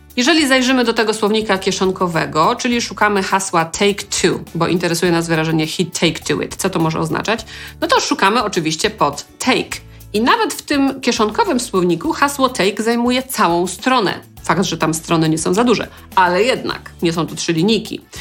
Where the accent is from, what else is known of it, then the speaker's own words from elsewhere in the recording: Silesian Voivodeship, Poland; Tak się mówiło na Śląsku. Skąd pochodzę? Nie wiem, czy znacie to słowo.